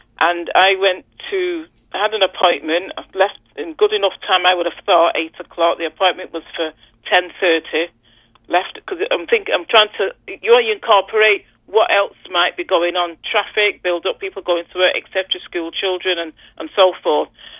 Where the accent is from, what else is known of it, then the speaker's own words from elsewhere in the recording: England, United Kingdom; I come from England where public transport is mandatory.